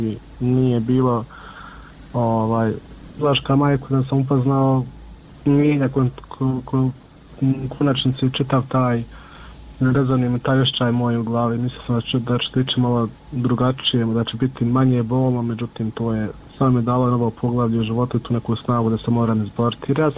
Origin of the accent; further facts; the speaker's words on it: Miljevina, Republika Srpska, Bosnia & Herzegovina; mi smo svi gore iz Miljevine